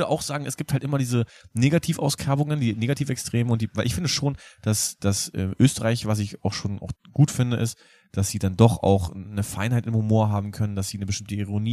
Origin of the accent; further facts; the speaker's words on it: Berlin, Germany; also born or lived in Brandenburg; Naja, ich komme ja aus Berlin und Brandenburg, aus der Ecke. Und das, man sagt ja, Berliner Schnauze kommt ja nicht von ungefähr.